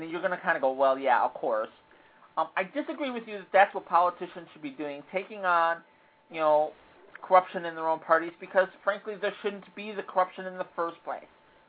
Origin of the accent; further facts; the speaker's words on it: Chicago, Illinois, United States; You got to understand, I come from Chicago.